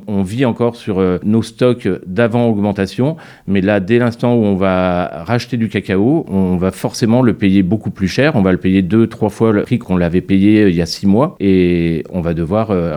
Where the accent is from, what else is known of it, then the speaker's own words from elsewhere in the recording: Ligny-en-Barrois, Grand Est, France; moi je suis originaire de Lorraine, hein, j'ai grandi dans une petite ville qui s'appelle Lignan-Barrois